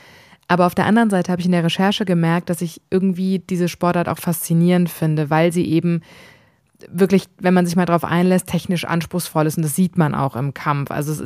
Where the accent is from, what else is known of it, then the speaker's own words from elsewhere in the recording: Frankfurt, Hesse, Germany; ich bin im Bahnhofsviertel aufgewachsen in Frankfurt, was ja schon ein hartes Pflaster ist.